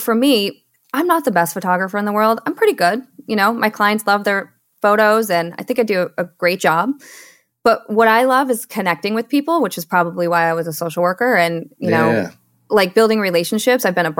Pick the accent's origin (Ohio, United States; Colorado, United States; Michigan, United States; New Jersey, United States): Michigan, United States; now in Seattle, United States; So I was born and raised in Michigan, met my husband, and he was like, I'm moving to the Pacific Northwest. And I was like, okay, well, I guess I'll go. So we moved to Seattle